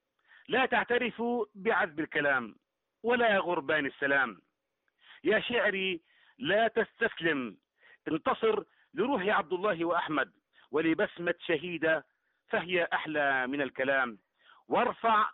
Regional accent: Palestine; كوني مؤرخ فلسطيني

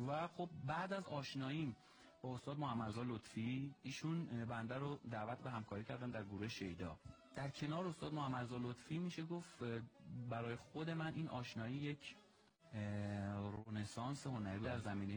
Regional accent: Kashan, Isfahan, Iran; born there; من اصالتاً قمصری هستم ولی متولد کاشان هستم و حضورتون هست،

